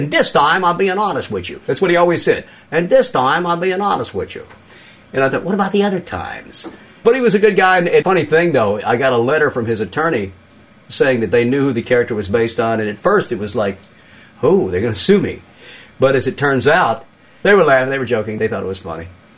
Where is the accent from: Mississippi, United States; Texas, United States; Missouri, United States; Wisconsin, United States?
Mississippi, United States; remember, I'm from Mississippi.